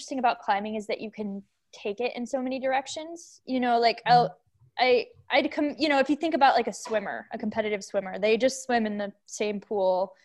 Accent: Boulder, Colorado, United States; I grew up in Boulder, Colorado. And I grew up skiing and doing gymnastics.

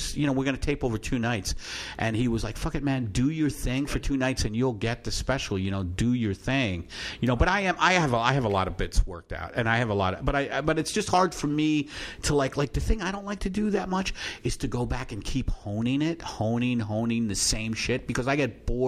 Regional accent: New York, United States; Matt's from Philly, I'm from New York

